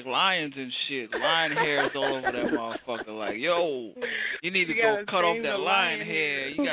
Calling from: New London, Connecticut, United States; I'm calling from New London, Connecticut.

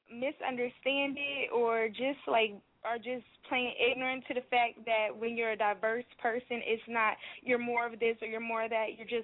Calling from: New Jersey, United States; Hi, I'm calling from the South Jersey region.

